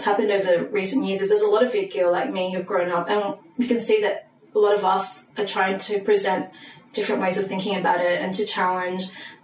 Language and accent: English; Australia; I mean, I was born and raised in Australia. you know, they were born and raised in Vietnam. By the time they came over here, they were fully formed adults already.